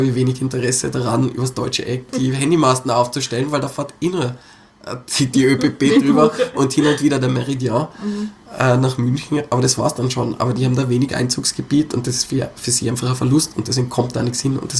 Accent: Innsbruck, Tyrol, Austria; ich bin Innsbrucker, ich bin so oft hin und her gefahren

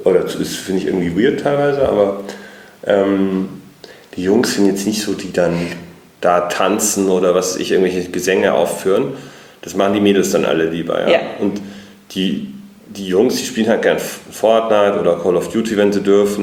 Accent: Munich, Bavaria, Germany; ich komme ursprünglich aus München.

